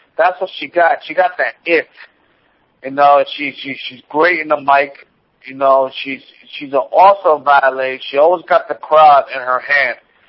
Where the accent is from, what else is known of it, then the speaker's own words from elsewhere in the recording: New York, United States; I was very frustrated in TNA because I'm from New York, and that's the one thing about New Yorkers, that we go out there and we know that we can do something huge and make good money for the business.